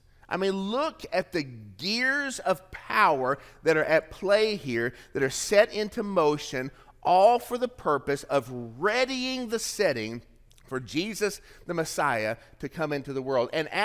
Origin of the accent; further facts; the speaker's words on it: East Ridge, Tennessee, United States; also born or lived in Chattanooga; now in Gainesville, United States; I'm not from Gainesville, but I live here. If somebody declared I had to go do a registration or a census, I would have to go back to Chattanooga, where I was born, at Erlanger Hospital, or in East Ridge, where I grew up.